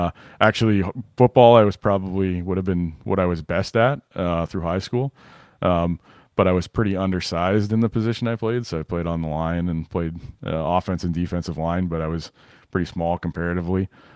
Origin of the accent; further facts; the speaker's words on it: Winnipeg, Manitoba, Canada; I'm from Winnipeg originally. So I grew up in Winnipeg. And then about age 12, we moved outside of the city, a bit north of the city. So I'm born and bred here. Left for a little while, but came back.